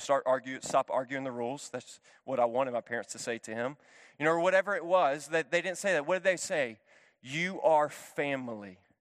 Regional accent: Memphis, Tennessee, United States; Growing up in Memphis, Tennessee, just racial tensions are what they are.

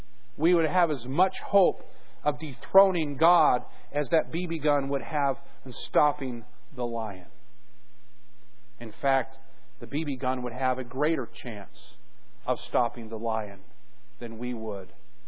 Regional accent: Virginia, United States; Growing up in Virginia for a while, they had a terrible gnats

